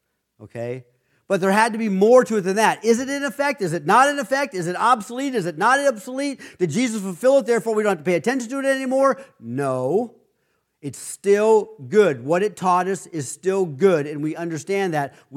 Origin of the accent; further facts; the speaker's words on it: Ohio City, Ohio, United States; when we were kids here growing up in Ohio City, there were people that had wild rhubarb growing in their yards